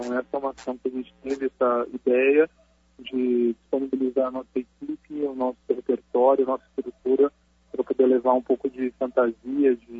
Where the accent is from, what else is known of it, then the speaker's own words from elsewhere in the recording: Campinas, São Paulo, Brazil; como somos de Campinas, a gente colocou dessas 10 apresentações, 5 pelo menos aqui em Campinas, e as outras 5 no estado de São Paulo